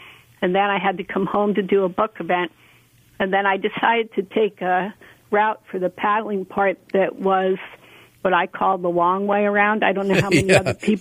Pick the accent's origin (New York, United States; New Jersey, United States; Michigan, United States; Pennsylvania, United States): Pennsylvania, United States; now in Maine, United States; I grew up in Pennsylvania and in an outdoor family that did a lot of camping and fishing, but I really didn't get into paddling at the level that I do it now until I moved to Maine in 2003.